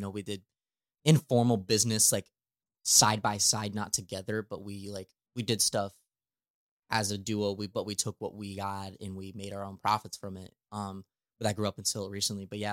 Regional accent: Pueblo, Colorado, United States; now in St. Louis, United States; For those who don't know, I am from Southern Colorado, from a small town called Pueblo. I just grew up playing baseball all my life.

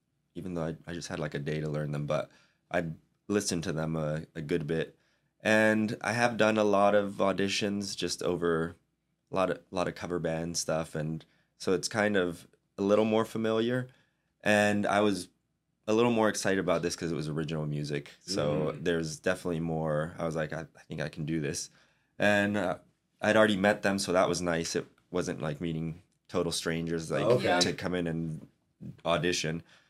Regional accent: Mexico; so I grew up in Mexico, in kind of a, like out in the country, very rural area.

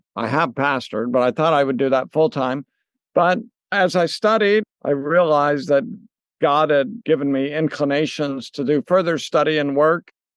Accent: Oregon, United States; I was raised in a Catholic family. I'm from the West Coast, the state of Oregon.

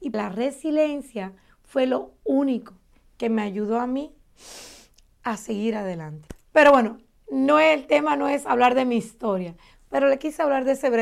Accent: Cuba; En mi país hay un dicho, y los que son cubanos lo conocen, a mal tiempo, buena cara.

